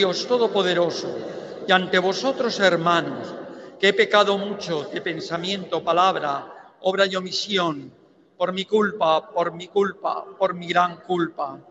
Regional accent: Torralba de Calatrava, Castilla-La Mancha, Spain; en mi pueblo, en Torralba de Calatrava

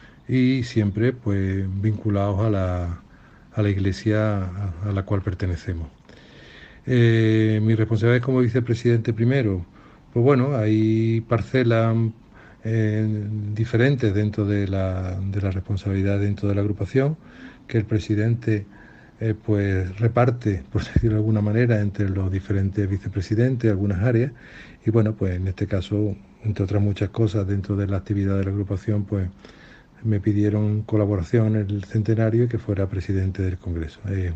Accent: Málaga, Andalusia, Spain; la alegría como cofrade malagueño todavía es mucho mayor

